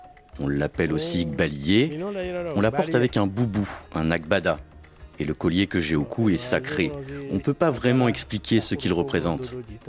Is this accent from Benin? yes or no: yes; Benin; La terre chez nous au Bénin est une terre ancestrale.